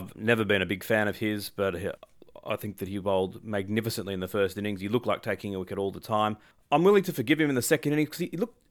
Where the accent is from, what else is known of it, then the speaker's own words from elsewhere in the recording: Australia; as an Australian, I couldn't believe it